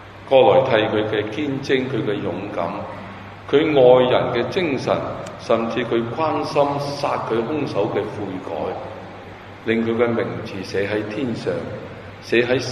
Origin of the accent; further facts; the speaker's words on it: China; 我们中国人有一句很激昂的说话